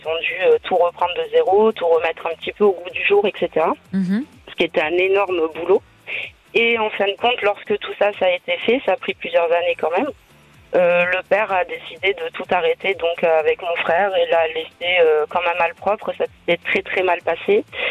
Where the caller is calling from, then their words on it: Nouvelle-Aquitaine, France; Alors je suis des Landes.